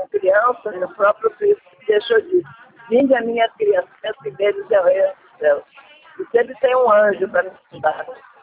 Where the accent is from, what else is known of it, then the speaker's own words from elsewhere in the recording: Rio Grande do Sul, Brazil; moved away as an adult; now in Rio de Janeiro, Brazil; eu sou gaúcha, né? Vim para o Rio de Janeiro com 28 anos.